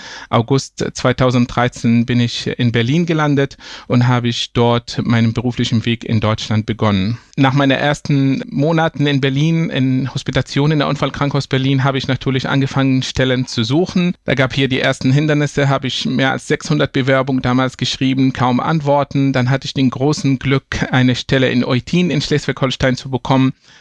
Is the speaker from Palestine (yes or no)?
yes; Hebron, West Bank, Palestine; moved away as an adult; also born or lived in Cairo; Ich komme ursprünglich aus Palästina, genau gesagt aus Hebron, wo ich 1987 geboren wurde. Dort habe ich bis 2005 gelebt, auch mein Abitur abgelegt.